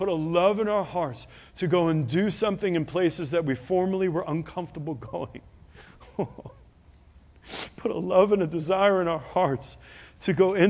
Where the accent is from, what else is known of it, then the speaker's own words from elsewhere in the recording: New York City, New York, United States; I said, God, I grew up in New York City and I worked in Boston. And you're going to send me to Amish country?